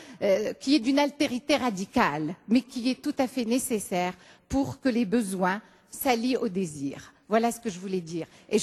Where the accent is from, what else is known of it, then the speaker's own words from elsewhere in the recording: Morocco; Voilà, je viens du Maroc, je suis néonatologue et psychanalyste.